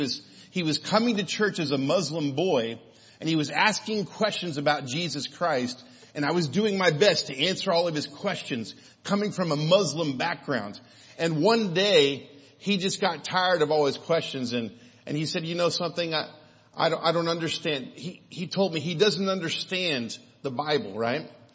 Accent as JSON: {"language": "English", "region": "Kansas", "country": "United States", "tie": "born or raised there", "said": "when I was raised in Wyandotte County in an atheist family"}